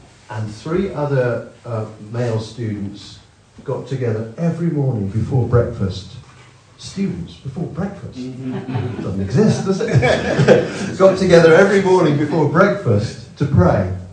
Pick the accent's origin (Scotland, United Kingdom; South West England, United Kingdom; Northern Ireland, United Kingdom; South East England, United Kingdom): South West England, United Kingdom; we grew up in Cornwall, actually, and that's where we met, and where I became a Christian in my teens, in a Baptist church, or in that sort of setting, very strongly Reformed Baptist